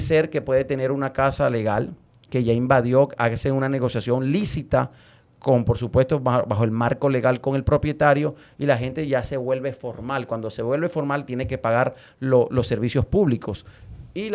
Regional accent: Colombia; Yo, como cualquier colombiano y como congresista, espero que se esclarezcan los hechos.

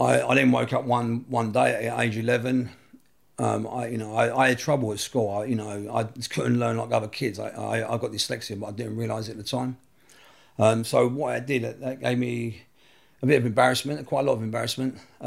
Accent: Camden Town, London, United Kingdom; Yeah, I'm from Camden Town. I come from a single parent family.

